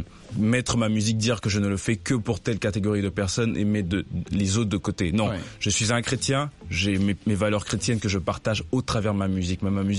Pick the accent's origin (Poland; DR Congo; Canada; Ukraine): DR Congo; Kinshasa; je suis congolais, né congolais, grandi au Congo, mais bon, j'ai passé quelques années ici dans l'état de l'Ohio, à Cleveland.